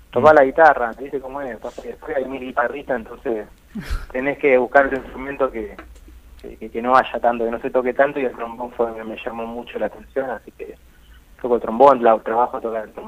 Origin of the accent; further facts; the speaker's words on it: Buenos Aires, Argentina; De acá de Buenos Aires.